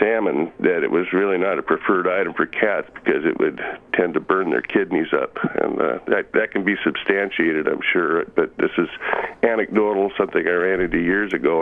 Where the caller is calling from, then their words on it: Cordova, Alaska, United States; I'm calling you from Cordova.